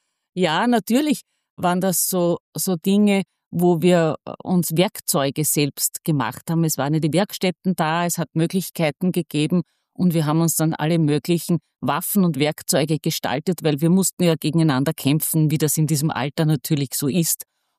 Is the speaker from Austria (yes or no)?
yes; Wels, Upper Austria, Austria; Ich bin aufgewachsen am Rande einer Stadt, das ist Wels.